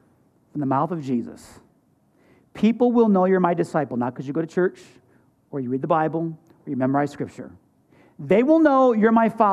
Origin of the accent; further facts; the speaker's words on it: New York, United States; Now, I grew up Roman Catholic. I'm Sicilian. I grew up in New York.